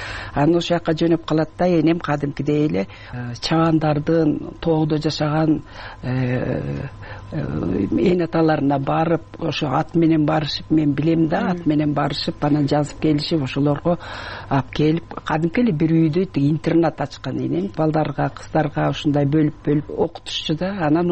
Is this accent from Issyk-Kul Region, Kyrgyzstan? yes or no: yes; Tasma, Issyk-Kul Region, Kyrgyzstan; мен баягы Түп районуна караштуу Тасма айылында төрөлгөм. Анан ошол жерге келип, үчүнчү класстан баштап 7 жылдык мектепте ошол жерде окуп калдым.